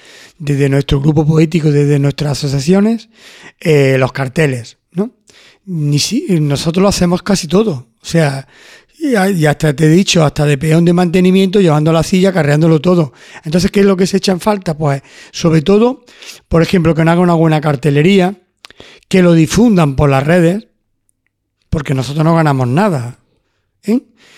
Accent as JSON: {"language": "Spanish", "town": "Córdoba", "region": "Andalusia", "country": "Spain", "moved": "yes", "lives_now": "Almuñécar, Spain", "said": "imitando el de mi tierra, el de Córdoba, aunque yo llevo ya 26 años aquí en Almuñeca"}